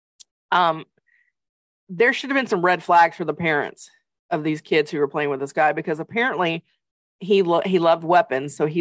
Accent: Tennessee, United States; I mean, I grew up in Tennessee and I had access to guns all the time

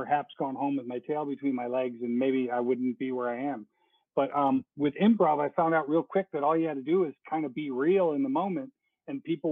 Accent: Stuart, Florida, United States; We're at a place called Margarita y Amigas in Stuart, Florida, which is my hometown.

